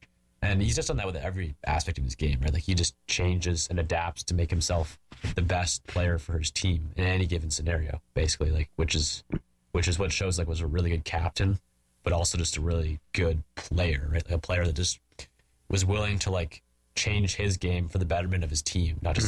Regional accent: Canada; So for me as a Canadian player

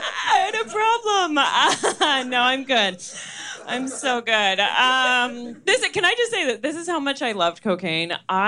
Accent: Oshawa, Ontario, Canada; Okay, I am from Oshawa. Yeah, I'm white trash. But 35, no overdoses.

